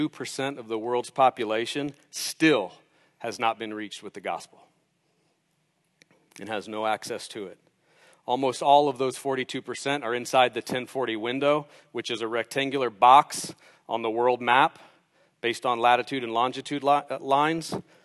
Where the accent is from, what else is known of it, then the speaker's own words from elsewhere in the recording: United States; I am American, and I love this country. I'm thankful to be American.